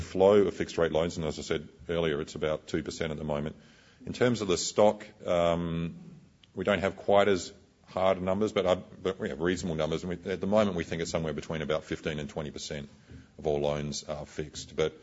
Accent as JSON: {"language": "English", "town": "Adelaide", "region": "South Australia", "country": "Australia", "said": "I come from Adelaide, so despite most people are unaware of the fact that South Australia also has a decent amount of mining there too."}